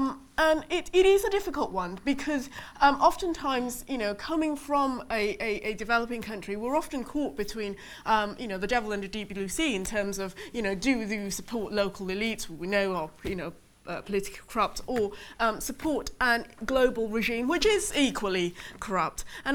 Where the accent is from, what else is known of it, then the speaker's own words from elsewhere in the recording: Malaysia; I am from Malaysia and I did go through the privatisation process.